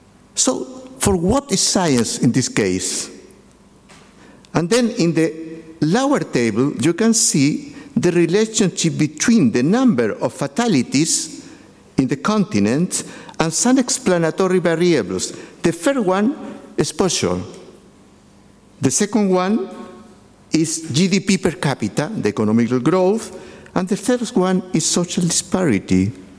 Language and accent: English; Chile; English is a second language; I am from Chile, so I can tell you that I am coming from the south of the south, no?